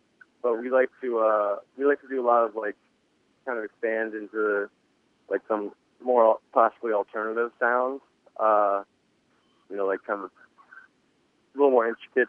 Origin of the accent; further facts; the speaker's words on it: Maryland, United States; now in Baltimore, United States; We're both from like Germantown, Gaithersburg, Montgomery County area